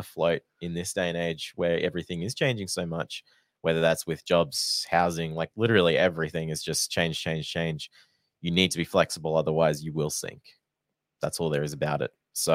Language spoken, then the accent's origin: English; Kingaroy, Queensland, Australia; So I'm from Kingaroy, which is about 3.5 hours from Brisbane.